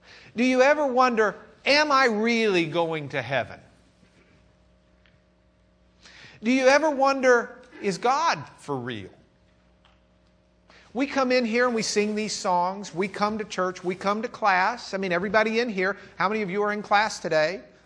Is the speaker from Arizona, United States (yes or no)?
no; Lubbock, Texas, United States; I'm from Lubbock, Texas, so that's my German accent.